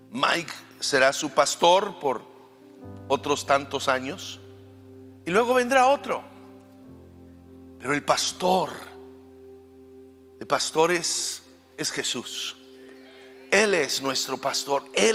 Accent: La Junta, Chihuahua, Mexico; Crecí en la Junta Chihuahua, recuerdo corriendo descalzo por las calles con mis amigos. Mis padres misioneros, recuerdo teniendo que usar ropa usada que los primos nos regalaban.

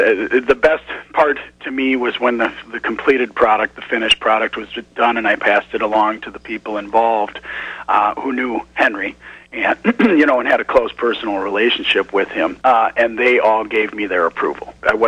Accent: Ireland; I'm an Irishman.

